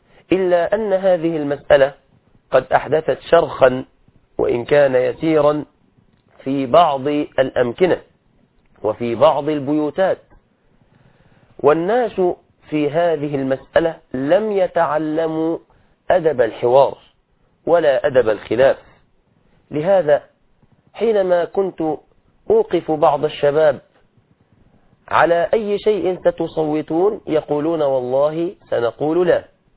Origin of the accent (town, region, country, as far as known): Egypt